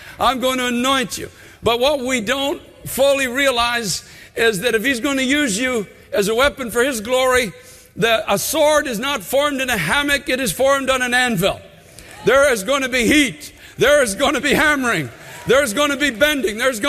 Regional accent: Canada; I'm giving away my background as a Canadian.

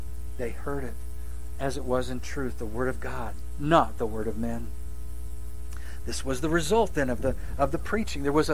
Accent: Emporia, Kansas, United States; when I was a young lad and growing up in Emporia, just about going into high school, freshman

